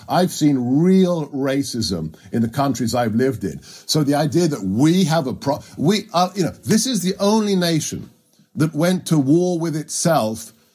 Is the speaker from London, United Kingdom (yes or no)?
yes; Ealing, London, United Kingdom; I go back to growing up in West London. I grew up in Ealing. Ealing back in the 70s was one of the most diverse parts of London